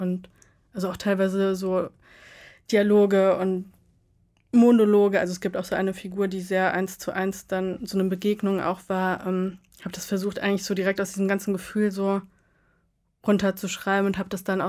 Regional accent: Krefeld, North Rhine-Westphalia, Germany; Also ich komme nicht aus der Großstadt, ich komme aus Krefeld. Das ist halt so eine 250.000 Einwohnerstadt, aber es ist halt auch nicht ländlich da.

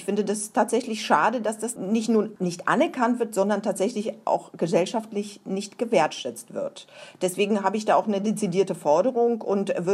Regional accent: Poland; German is a second language; moved away; Ich bin Anfang der 90er Jahre nach Bremerhaven gezogen mit meiner Familie und konnte tatsächlich kein Wort Deutsch.

